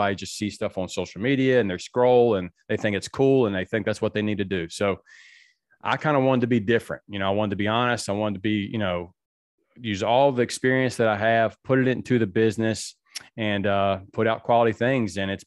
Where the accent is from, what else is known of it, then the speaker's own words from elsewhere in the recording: Virginia, United States; moved away as an adult; Growing up in Virginia, it was cold and snowy during baseball season. I said, no more. Not having it. So I moved down to Florida, played college baseball.